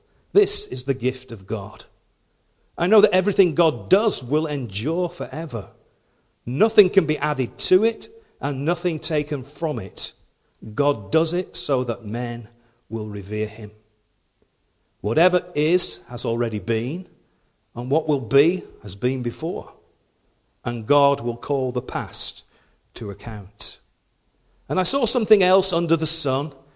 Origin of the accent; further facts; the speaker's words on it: Rochdale, North West England, United Kingdom; I always remember when we were in up north in my hometown of Rochdale